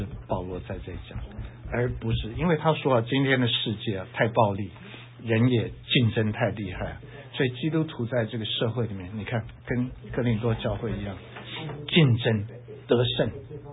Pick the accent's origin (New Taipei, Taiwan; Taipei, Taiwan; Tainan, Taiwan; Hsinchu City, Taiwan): Hsinchu City, Taiwan; Hsinchu; also born or lived in Pingtung; 我从小长在新竹，生在新竹，对不对？我不是生在新竹，我生在屏东，一岁搬到新竹。